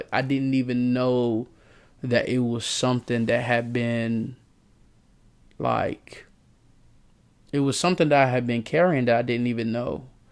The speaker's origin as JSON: {"language": "English", "town": "Durham", "region": "North Carolina", "country": "United States", "said": "I'm from Durham, North Carolina."}